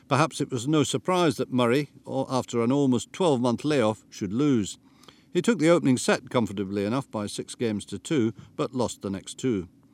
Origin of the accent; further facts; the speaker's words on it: Scotland, United Kingdom; And as a Scot, I have no reason to crow.